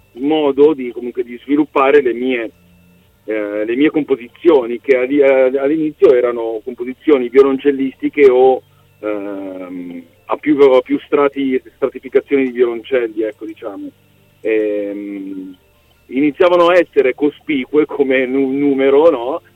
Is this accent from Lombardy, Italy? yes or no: yes; Pregnana Milanese, Lombardy, Italy; Vicino a Ro, noi siamo cresciuti a Pregnana Milanese, tra l'altro Nico adesso vive anche lui a Pregnana Milanese, uh-huh. Quindi l'Interland Milanese.